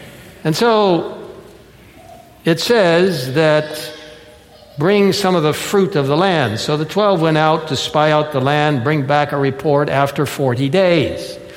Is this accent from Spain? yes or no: no; Cairo, Cairo Governorate, Egypt; I had the great privilege of growing up in Cairo, Egypt.